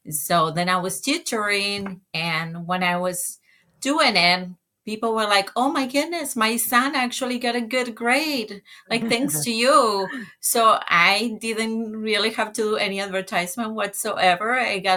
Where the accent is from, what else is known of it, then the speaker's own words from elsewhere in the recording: Argentina; Yeah, I am originally from Argentina, as you mentioned.